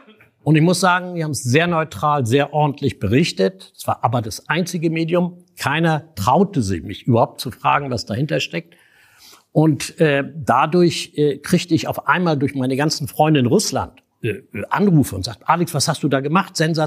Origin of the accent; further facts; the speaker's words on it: Schleswig-Holstein, Germany; now in Stendal, Germany; Ich komme ja eigentlich aus Schleswig-Holstein, lebe mittlerweile in Stendal. Das ist 60 Kilometer nördlich von Magdeburg.